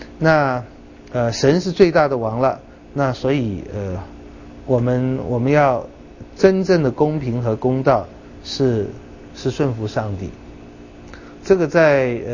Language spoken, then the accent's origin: Chinese; China; 连我们中国人也有讲嘛，民无信不立